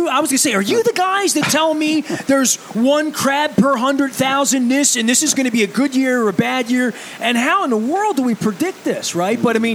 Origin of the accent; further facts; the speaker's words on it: Dundalk, Maryland, United States; And I grew up in Dundalk. Drove across the Back River Bridge. All I ever saw were catfish coming out of that water.